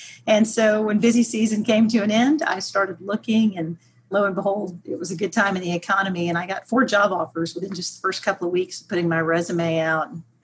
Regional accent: Houston, Texas, United States; I grew up in Houston, Texas, went to CAT school at Abilene Christian, and completed a degree in accounting and went to work back in Houston with Pricewaterhouse

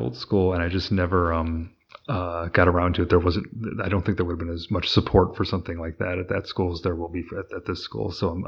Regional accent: Illinois, United States; I've moved to a whole new city in my home state of Illinois, which is very exciting.

